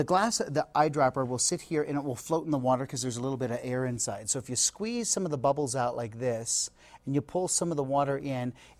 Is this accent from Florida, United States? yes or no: no; Denver, Colorado, United States; I grew up in the Denver public schools.